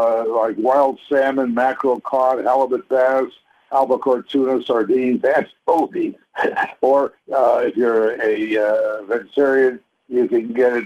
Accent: Canada; I was brought up in Canada

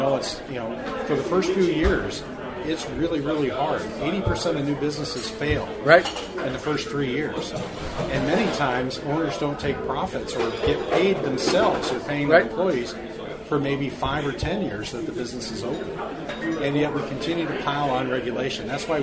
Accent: Minnesota, United States; I moved there when I was in junior high. So moved around before that. So this is my hometown.

